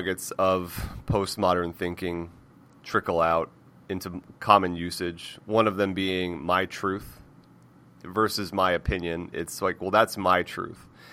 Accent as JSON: {"language": "English", "region": "Florida", "country": "United States", "tie": "born or raised there", "said": "So I am born and raised in Florida, and after college"}